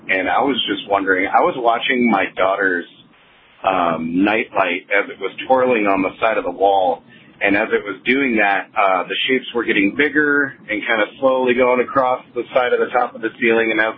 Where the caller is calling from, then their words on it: Anchorage, Alaska, United States; I'm calling in from Anchorage, Alaska.